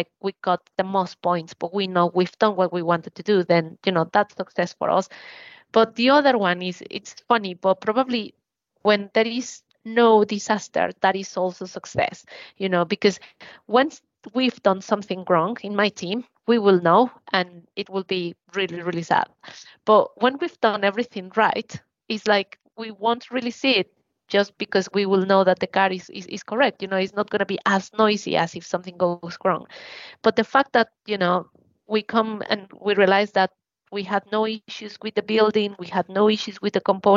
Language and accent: English; Mexico City, Mexico; Yeah, exactly. I'm from Mexico City.